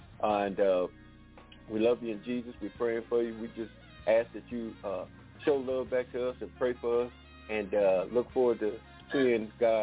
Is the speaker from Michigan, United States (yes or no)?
yes; Detroit, Michigan, United States; It might be somebody back where I grew up in Detroit